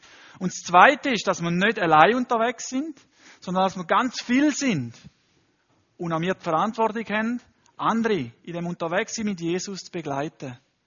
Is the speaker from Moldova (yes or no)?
no; Panama; now in Switzerland; so ein bisschen meine Heimat zeigen. Und auch, übrigens, Panama ist nicht klein.